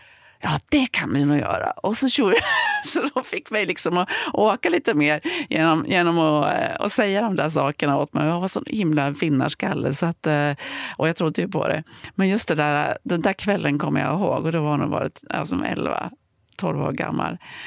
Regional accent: Ullånger, Västernorrland County, Sweden; also born or lived in Örnsköldsvik; jag flyttade faktiskt till Ullånger, ett mindre samhälle söder om Örnsköldsvik, när jag var 4. Till min pappas föräldrahem. Så jag uppväxt i Ullånger.

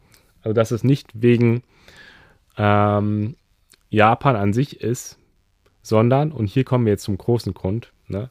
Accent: Germany; weil ja, wir als Deutsche ja auch relativ vergleichsweise gut Englisch können.

